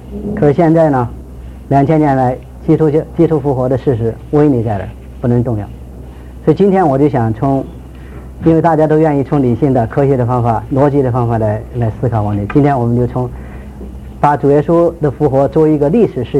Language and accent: Chinese; China